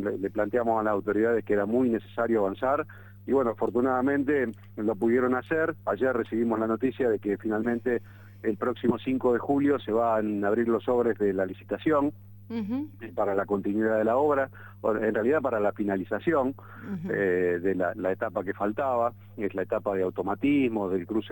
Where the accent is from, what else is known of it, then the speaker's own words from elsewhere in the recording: Santa Fe, Argentina; ahora tengamos que pagar 342 millones de pesos como santafesinos, digamos, ¿no?